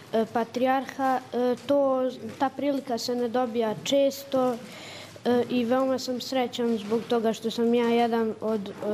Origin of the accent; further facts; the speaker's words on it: Zvornik, Republika Srpska, Bosnia & Herzegovina; dolazim iz Zvornika, učenik sam 6. razreda u osnovnoj školi Sveti Sava.